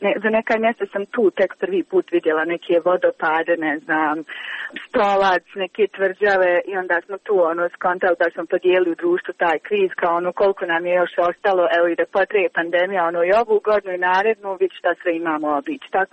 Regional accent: Kakanj, Federation of Bosnia and Herzegovina, Bosnia & Herzegovina; moje društvo je, mislim, mi smo iz Kaknja

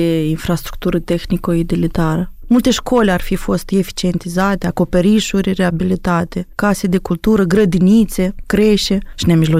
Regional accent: Moldova; Și eu vin din sat, ca și mulți dintre noi. Și eu m-aș bucura mult ca drumul spre satul meu sau drumul spre toate satele Republicii Moldova să fie într-o stare bună

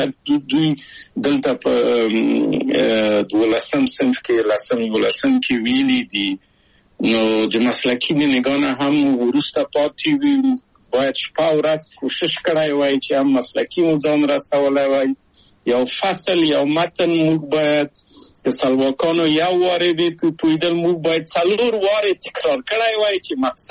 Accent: Kabul, Afghanistan; moved away as an adult; also born or lived in Czechoslovakia; او زه له کابل په یو دولتي بورس چکسلواکیا ته راغلم.

